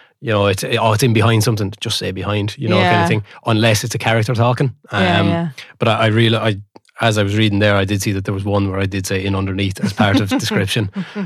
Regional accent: Leinster, Ireland; accent: North Kilkenny; moved away; I've been away from North Kilkenny for a long time, but I still very much speak like I'm from North Kilkenny.

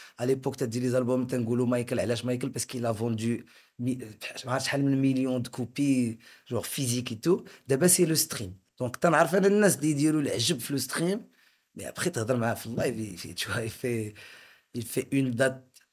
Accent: Marrakesh, Marrakesh-Safi, Morocco; ها مراكش عندنا في المغرب

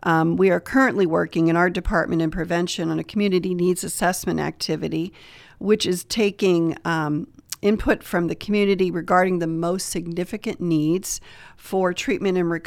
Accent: St. Marys, Pennsylvania, United States; I was born and raised in St. Mary's, and I left for a long while and did my education and my first career in higher ed. And then I moved back to the area about 15, 17 years ago

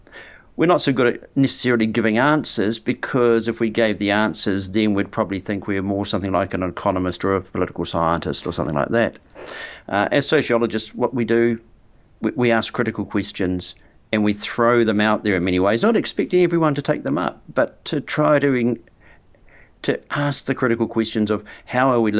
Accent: New Zealand; when I go overseas, I realise the extent to which I am a New Zealander

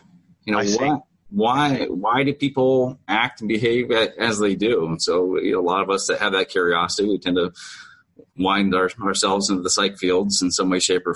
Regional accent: Harlan, Iowa, United States; I'm a small town Iowa guy. So yeah, I grew up in Harlan, Iowa.

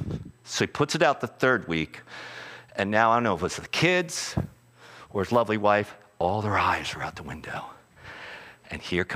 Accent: United States; someone's messing with my trash and I'm an American.

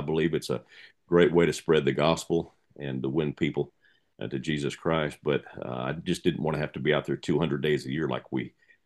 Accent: Oregon, United States; now in Nashville, United States; Well, like you said … I'm originally from the West Coast, state of Oregon. And I left Oregon in 1985, moved to Nashville.

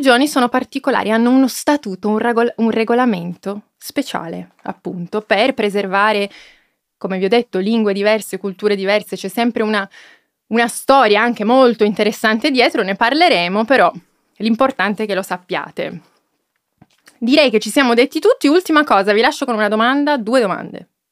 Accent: Cumiana, Piedmont, Italy; Io sono nata a Torino, ma sono cresciuta a Cumiana, da Allivellatori nello specifico.

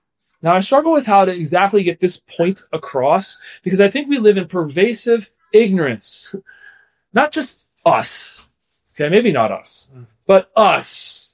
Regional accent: New York, United States; also born or lived in Philadelphia; Now, so I'm like New Yorker. I was in Philly for a lot of years.

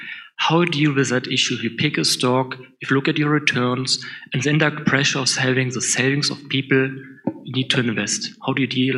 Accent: Germany; from Germany.

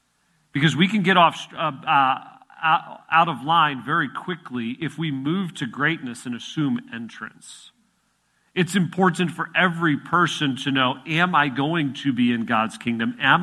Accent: Midwest, United States; now in Philadelphia, United States; Reminded me of growing up in the Midwest and going to college in northern Wisconsin.

